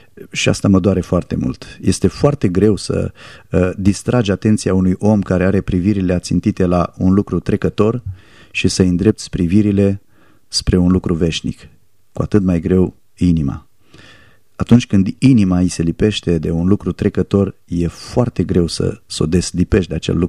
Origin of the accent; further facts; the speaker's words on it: Romania; a oamenilor din țara în care trăiesc, și eu sunt român